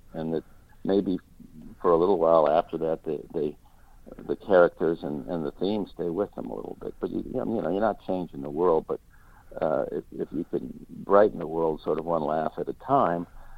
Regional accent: Fort Lauderdale, Florida, United States; But I grew up in Lauderdale

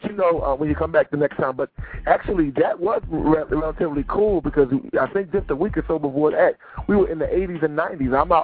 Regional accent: Philadelphia, Pennsylvania, United States; You know, actually, first of all, my time in Philadelphia was wonderful.

